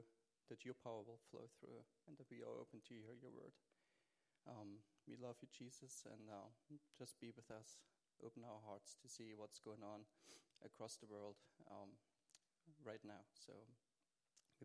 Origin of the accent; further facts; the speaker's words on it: Germany; All right, so you know that I'm German. I'm from East Germany, originally. That's where I was born, raised.